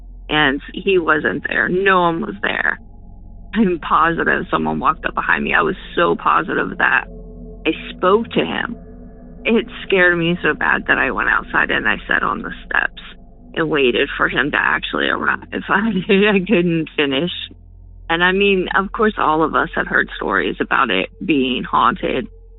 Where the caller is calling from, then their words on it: Seattle, Washington, United States; also born or lived in Shepherdstown; I am calling from Seattle, Washington. I've lived in Seattle for over 20-some years